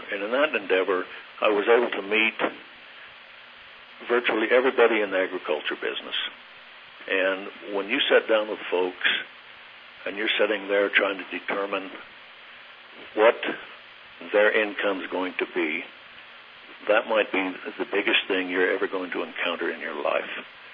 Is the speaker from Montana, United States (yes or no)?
no; LaBarge, Wyoming, United States; I was not born in Sublette County, but I was raised in LaBarge, which for many years I thought was part of Sublette County.